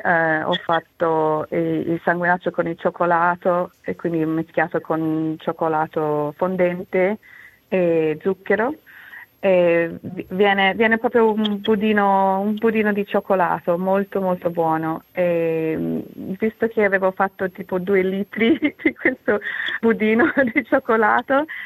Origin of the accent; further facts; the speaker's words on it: Naples, Campania, Italy; moved away; quando ero abbastanza giovane, me ne sono andata da Napoli, ho tralasciato un bel po' la cucina napoletana.